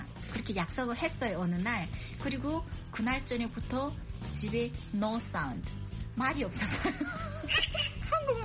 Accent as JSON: {"language": "Korean", "country": "North Korea", "moved": "as an adult", "lives_now": "South Korea", "said": "저희가 탈북을 20대 후반쯤에 탈북을 했고"}